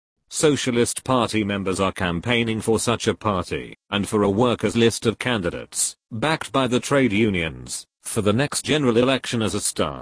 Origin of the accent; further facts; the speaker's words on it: Gateshead, North East England, United Kingdom; In my hometown of Gateshead, babies born today in parts of the borough are expected to live 12 years less than in more affluent parts of the country.